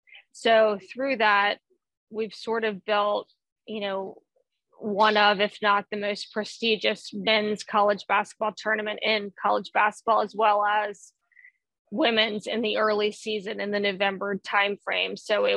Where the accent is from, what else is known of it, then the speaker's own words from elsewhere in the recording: the South, United States; I was born and raised in the South.